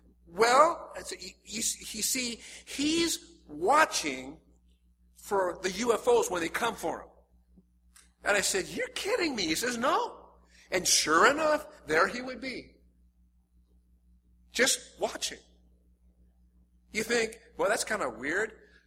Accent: Seattle, Washington, United States; Example, I'm from Seattle, Washington. And when I was when I was 16 years old, we had a rock and roll group of which I was a member.

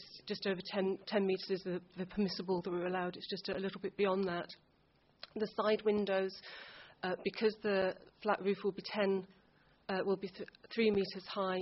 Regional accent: Westow, Yorkshire and the Humber, United Kingdom; born there; I was born in Westow and was very fortunate enough to have the opportunity to move back to Moulton 4 years ago.

